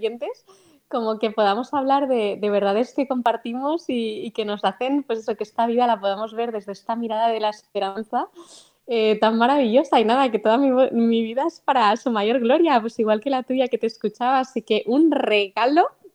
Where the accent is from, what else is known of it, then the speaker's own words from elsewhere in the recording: Barcelona, Catalonia, Spain; Que vivo en España, que en teoría es un país católico. Bueno, yo soy de Barcelona